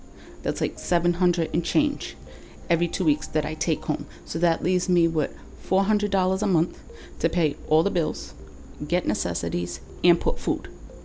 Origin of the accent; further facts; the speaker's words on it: Providence, Rhode Island, United States; I'm from Providence, born and raised.